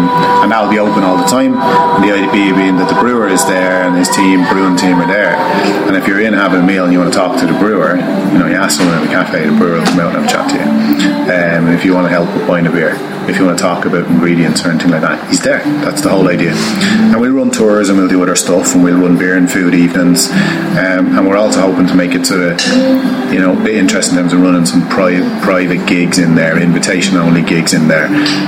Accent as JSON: {"language": "English", "town": "Tallaght", "region": "Leinster", "country": "Ireland", "also_born_or_lived": "England", "lives_now": "Celbridge, Ireland", "said": "Actually, I'm not from Kilcock. Most of my family happen to live up here now. Originally from Tala."}